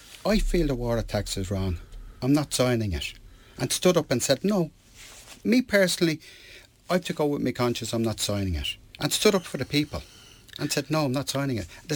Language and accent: English; Ireland; I'm Irish. I'm Irish first, European second. I've no problem being European, but I'm Irish first, and I'm proud.